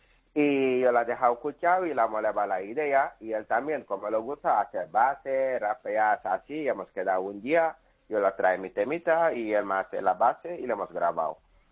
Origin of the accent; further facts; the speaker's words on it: Senegal; Spanish is a second language; desde pequeño también me gustaba rapear en mi país, Senegal.